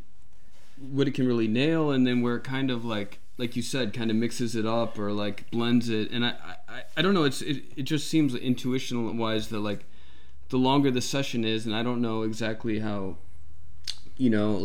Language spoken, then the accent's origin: English; St. Louis, Missouri, United States; I'm from St. Louis, which is the Midwest.